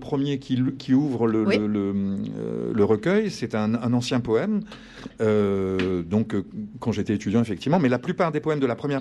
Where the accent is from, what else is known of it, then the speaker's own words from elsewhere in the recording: Réunion, France; Il y a quelque chose de très contradictoire chez nous à La Réunion, chez le créole.